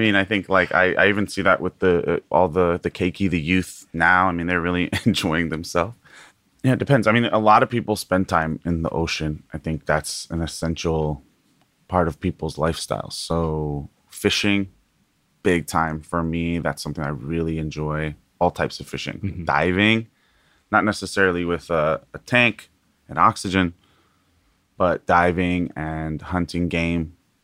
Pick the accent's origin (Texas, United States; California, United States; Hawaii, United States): Hawaii, United States; Kohala; my mom's family is all from the island of Hawaii. So Moku'o ke awe for those from Hawaii. And we're from an ahupua or district called Kohala.